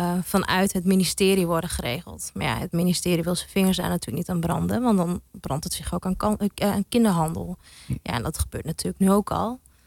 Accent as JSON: {"language": "Dutch", "region": "Groningen", "country": "Netherlands", "tie": "born or raised there", "said": "Ik ben opgegroeid in Groningen."}